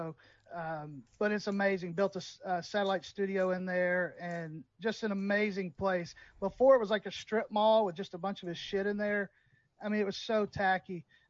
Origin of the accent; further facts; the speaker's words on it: Memphis, Tennessee, United States; I call it the Redneck Mecca. I'm from Memphis.